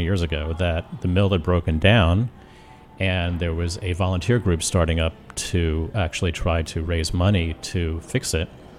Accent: Arlington, United States; I'm a local boy. I grew up in Arlington, actually.

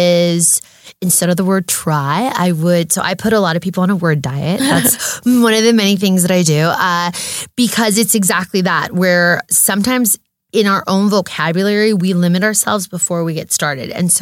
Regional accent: United States; I'm American born and raised, and I love it, we've been here for six generations

